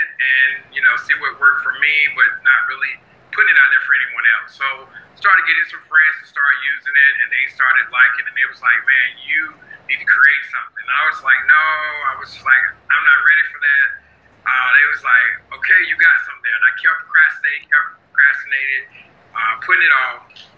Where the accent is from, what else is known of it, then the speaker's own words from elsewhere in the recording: South Carolina, United States; born there; now in Atlanta, United States; I'm currently reside in Atlanta, Georgia. I was born in South Carolina, outside of Greenville.